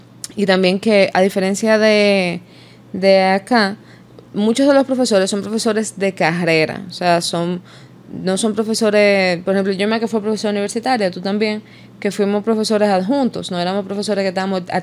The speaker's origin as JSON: {"language": "Spanish", "region": "Santo Domingo", "country": "Dominican Republic", "said": "aquí en un aula, en Santo Domingo, la mayoría somos de Santo Domingo."}